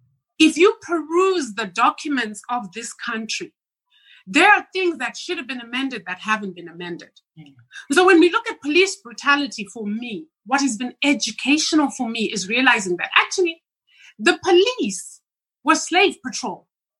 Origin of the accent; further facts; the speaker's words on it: Zimbabwe; moved away as an adult; now in United States; I am not African American. I am from Zimbabwe.